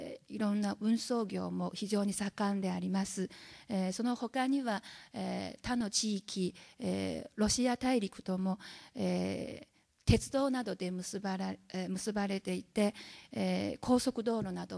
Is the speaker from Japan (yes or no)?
no; Dalian, Liaoning, China; Japanese is a second language; 中国の大連外国語学院大学から参りました。今日は、私のふるさとであります大連について